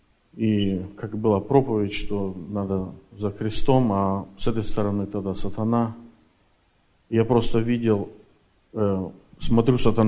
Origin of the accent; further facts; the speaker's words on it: Canada; Я приехал из Канады.